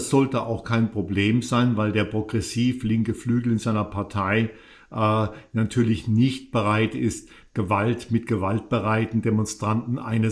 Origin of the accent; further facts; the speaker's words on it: Charlottesville, Virginia, United States; Das ist meine Heimatstadt, ja.